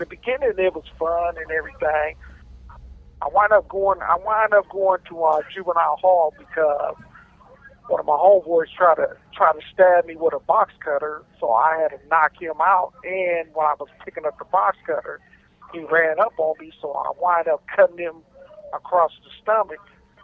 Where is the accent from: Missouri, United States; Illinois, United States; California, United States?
California, United States; Los Angeles; So basically, you know, as I was 5 years old, I grew up in South Central L.A. Living in South Central L.A., it's like it was real rough back when I was growing up.